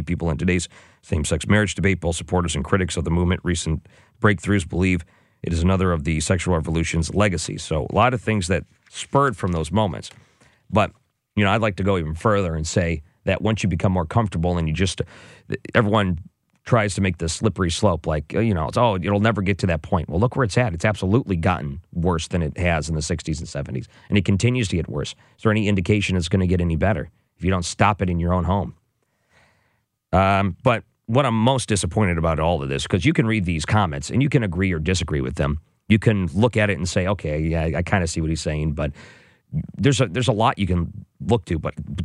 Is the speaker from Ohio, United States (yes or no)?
no; Michigan, United States; Now, remember, I grew up outside Detroit, so I watched the Tigers.